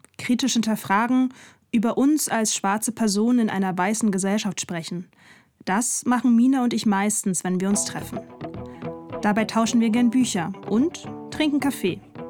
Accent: Germany; ich bin das Kind einer weißen Mutter und eines schwarzen Vaters. Nur mein Vater kommt aus Kamerun. Und ich bin komplett in Deutschland aufgewachsen.

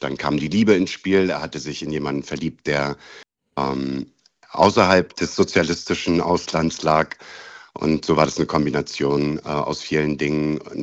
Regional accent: East Germany, Germany; ich bin eigentlich ein Ossi, Leute.

